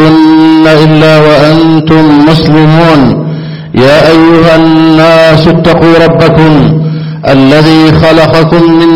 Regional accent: Egypt; اللهم احفظ بلدنا مصر وسائر بلاد المسلمين

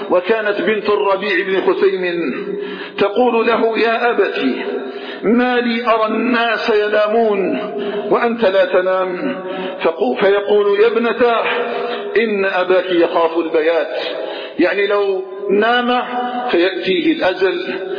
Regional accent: Algeria; اللهم اجعل بلدنا الجزائر آمنا مطمئنا وسائر بلاد

